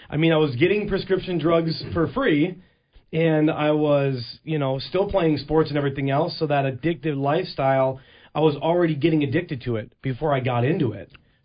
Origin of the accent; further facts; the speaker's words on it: Stillwater, United States; Growing up in Stillwater was amazing. Stillwater is a beautiful town.